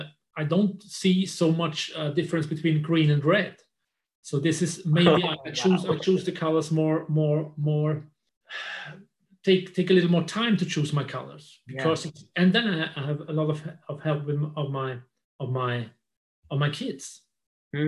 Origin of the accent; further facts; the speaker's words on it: Vienna, Austria; English is a second language; moved away as an adult; now in Sweden; Yes, I'm born and raised in Vienna, 1978. I'm born, so I'm 42 years old right now. And 10 years ago, we decided to move to Sweden.